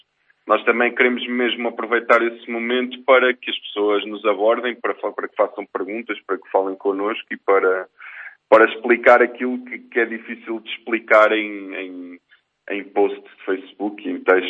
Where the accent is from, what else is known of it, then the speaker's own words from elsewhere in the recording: Ílhavo, Centro, Portugal; eu sou de Ilhavo